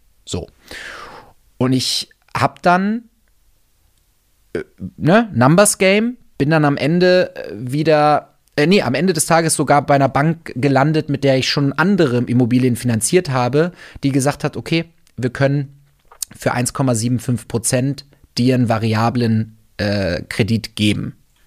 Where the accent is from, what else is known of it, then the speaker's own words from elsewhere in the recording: Wolfsburg, Lower Saxony, Germany; now in Munich, Germany; Ich war nämlich letztens in der Heimat und ich bin auf dem Land aufgewachsen. Ja, ich komme aus der Autostadt, aus Wolfsburg, und wir sind da auf dem Land, haben wir da unser Familienhaus